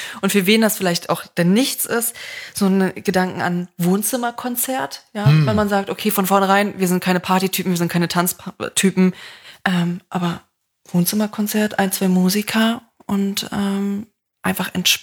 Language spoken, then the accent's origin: German; Berlin, Germany; Ich bin Berliner, genau.